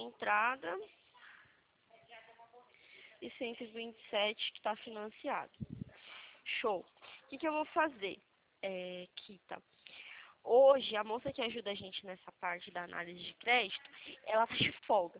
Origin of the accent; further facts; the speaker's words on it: Atibaia, São Paulo, Brazil; a gente é de Atibaia. Pertinho.